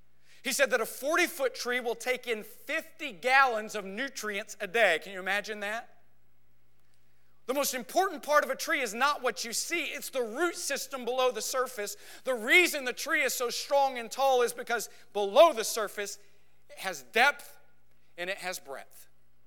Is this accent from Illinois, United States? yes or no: no; Texas, United States; Now, I grew up in West Texas, and we call mesquite trees in West Texas. Not many trees out there.